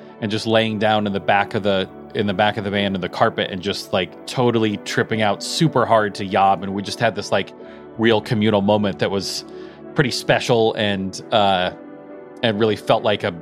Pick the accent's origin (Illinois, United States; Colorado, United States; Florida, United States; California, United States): Colorado, United States; because I grew up in Colorado but was going to school in Oregon